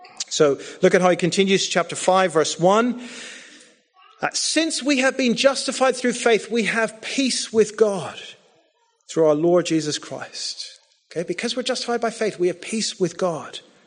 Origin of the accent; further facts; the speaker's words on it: Northern Ireland, United Kingdom; As I said, I grew up in Northern Ireland